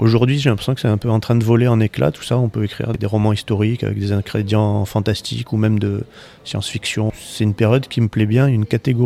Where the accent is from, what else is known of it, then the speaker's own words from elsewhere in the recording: Oran, Oran Province, Algeria; now in France; j'ai vécu mon enfance en Algérie parce que mes parents étaient Français, mais ils sont allés 10 ans en coopération à Oran. Moi, j'y suis resté 8 ans et puis on y retourne.